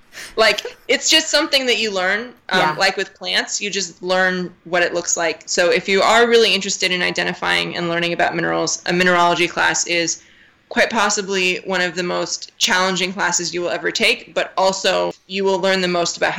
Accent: Seattle, Washington, United States; Yeah, so I'm originally from Seattle.

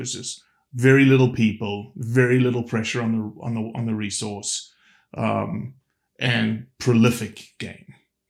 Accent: South Africa; moved away as an adult; now in United States; Yeah, so I'm from South Africa originally, came to the States in 2003, came to do a PhD. When you grow up in South Africa

